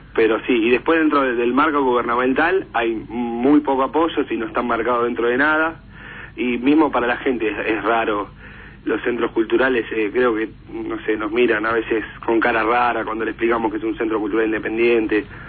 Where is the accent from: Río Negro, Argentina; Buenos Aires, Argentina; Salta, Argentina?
Buenos Aires, Argentina; Mataderos; yo soy de Mataderos, para mí Mataderos y Villa Insuperable es lo mismo, pues no es que vivo en Recoleta